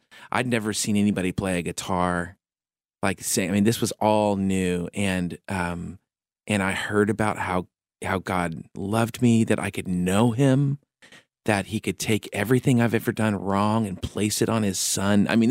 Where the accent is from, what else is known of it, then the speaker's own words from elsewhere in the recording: West Coast, United States; And we grew up on the West Coast. We moved a lot.